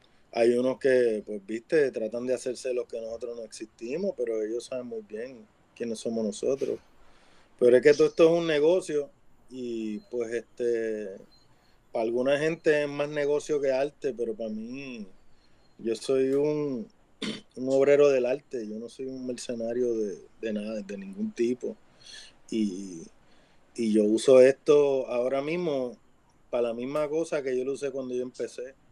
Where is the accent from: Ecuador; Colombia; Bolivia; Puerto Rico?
Puerto Rico; Carolina; yo soy de Carolina, o sea, yo soy un caco más del corillo.